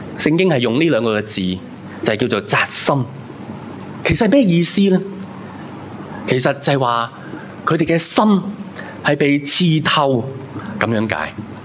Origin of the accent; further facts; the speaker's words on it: China; 彼得是在我们中国人的社会里面呢，可能他就没有这个对待了。